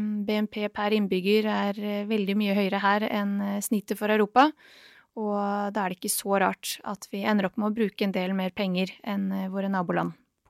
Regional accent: Bosnia & Herzegovina; Norwegian is a second language; now in Norway; Jeg kommer fra Bosnia.

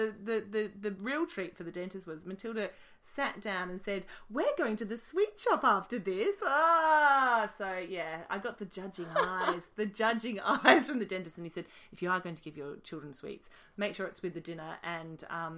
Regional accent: Australia; accent: Australian; I'll just keep to the Australian one.

